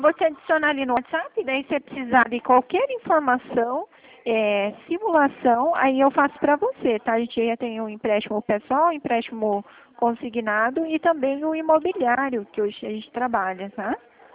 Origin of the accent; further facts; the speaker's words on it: Toledo, Paraná, Brazil; sou de Toledo.